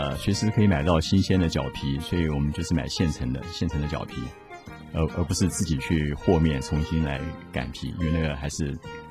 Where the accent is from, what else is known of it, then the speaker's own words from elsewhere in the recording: southern China, China; 其实我是南方人哈，我父母都是南方人，都是广东的客家人。